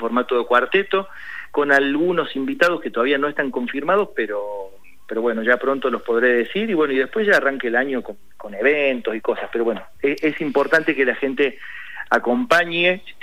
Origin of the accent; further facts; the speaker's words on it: Córdoba, Argentina; soy de Córdoba